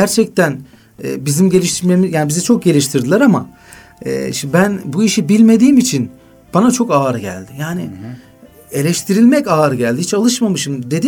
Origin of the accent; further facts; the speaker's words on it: İzmit, Kocaeli, Turkey; İzmit'te ben doğdum. Yani daha doğrusu Ispartalıyım aslen, Keçiborluluyum. Ve anne baba İzmit'e yerleşiyorlar. Ben orada doğdum.